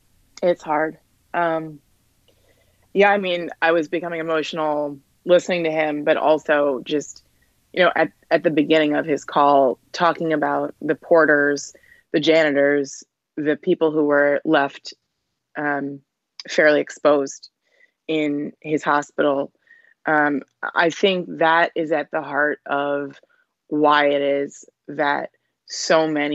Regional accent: New York, United States; as someone who covers politics and just as a New Yorker, and a Black woman and an American

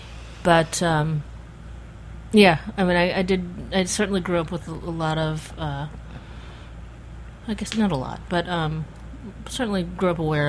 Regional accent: Michigan, United States; growing up in Michigan, and being Asian, you know, it just, I don't know, it really set you apart

